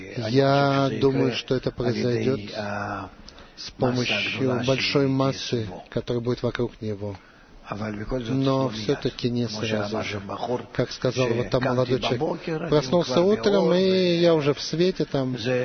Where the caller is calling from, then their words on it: Eilat, Southern District, Israel; Я из Эйлата.